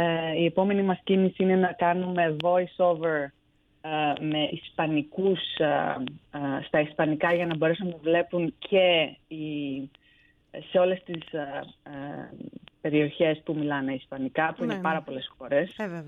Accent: Crete, Greece; now in United States; εδώ στην Ξενιτιά ο τόπος μας είναι η Ελλάδα. Ναι, μένω ιδιαίτερη πατρίδα είναι η Κρήτη, αλλά ο τόπος μου είναι η Ελλάδα.

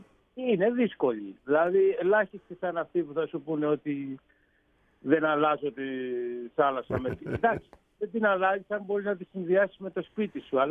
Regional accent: Vathy, Ionian Islands, Greece; Ναι, ναι, εγώ είμαι εδώ από το Βαθύ, από το κέντρο του νησιού.

